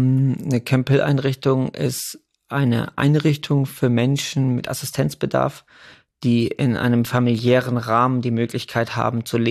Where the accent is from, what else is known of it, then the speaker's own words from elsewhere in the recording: Hermannsberg, Baden-Württemberg, Germany; ich bin in der Campbell-Community am Bodensee Hermannsberg aufgewachsen. Bin zur Waldorfschule gegangen, bin dann aufs Berufskolleg gegangen. Hab dann einen Zwischenstopp noch in Schottland gehabt, für ein Dreivierteljahr knapp